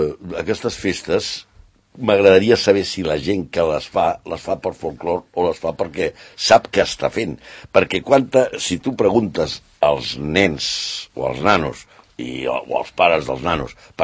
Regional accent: Tortosa, Catalonia, Spain; d'allà on sóc jo, de Tortosa, doncs el diumenge de Rams havies d'estrenar la roba

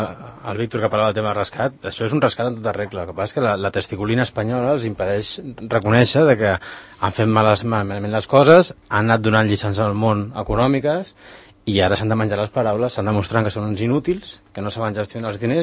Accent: Catalonia, Spain; nosaltres com a catalans

